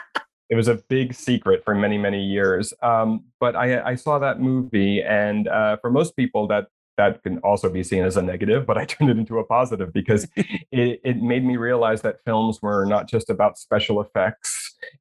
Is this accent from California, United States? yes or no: no; Long Island, New York, United States; Well, yeah, I'm from Long Island. It's about as far away from Hollywood as you can possibly get.